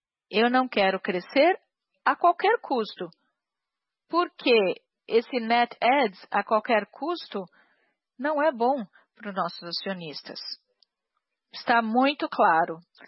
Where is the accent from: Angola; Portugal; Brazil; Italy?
Italy; Portuguese is a second language; Como italiano, eu devo fazer esse comentário.